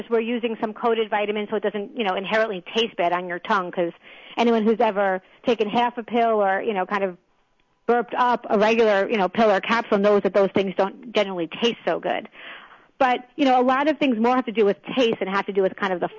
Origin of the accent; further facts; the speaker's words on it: New York, United States; I must say I am from New York, so I met with the aides of some New York senators and congressmen.